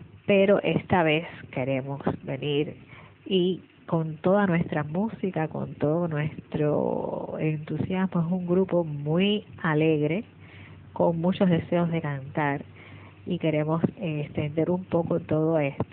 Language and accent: Spanish; Matanzas, Cuba; yo soy matancera, nací aquí, estudié en la Escuela Vocacional de Artes